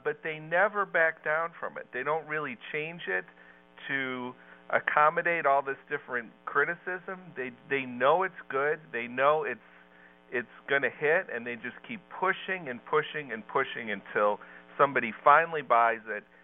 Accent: Cleveland, Ohio, United States; And I was born in Cleveland, not during the Great Depression, but growing up in Cleveland, my dad sold windows

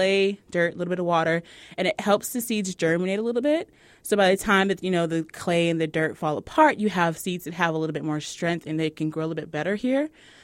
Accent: Chicago, Illinois, United States; I'm originally from Chicago, and I went to undergrad in Detroit and grad school in Baltimore.

